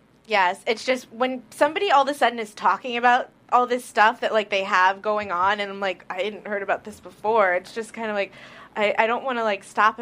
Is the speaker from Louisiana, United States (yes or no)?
yes; New Orleans, Louisiana, United States; We're from New Orleans. Come on.